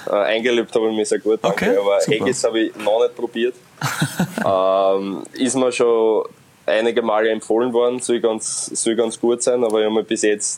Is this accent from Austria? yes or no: yes; Austria